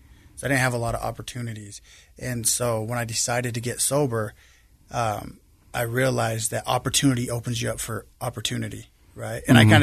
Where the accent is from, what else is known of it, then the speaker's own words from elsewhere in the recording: Salt Lake City, Utah, United States; I grew up here in Salt Lake, on the west side of Salt Lake, the Glendale area.